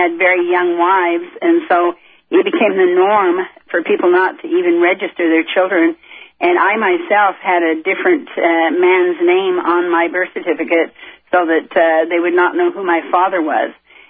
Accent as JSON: {"language": "English", "town": "Salt Lake City", "region": "Utah", "country": "United States", "tie": "born there", "said": "Well, I was born in Salt Lake City in 1937, and at the time that I was born, I was the 13th of my father's 31 children"}